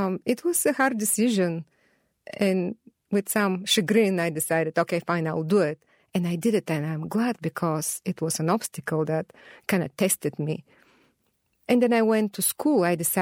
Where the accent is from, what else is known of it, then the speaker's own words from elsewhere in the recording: Burgas, Burgas Province, Bulgaria; English is a second language; moved away; And there is the mention of Burgas, which is my hometown.